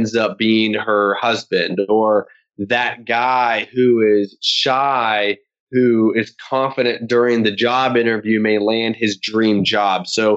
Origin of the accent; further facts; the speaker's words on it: West Virginia, United States; I grew up in West Virginia